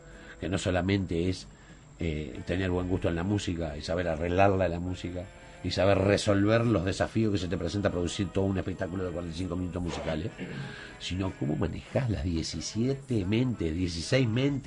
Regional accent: Montevideo, Uruguay; yo nací en Pocito

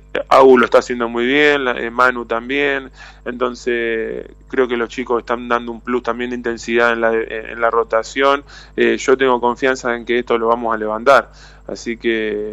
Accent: Argentina; now in Montevideo, Uruguay; somos dos argentinos que lo vamos a acompañar

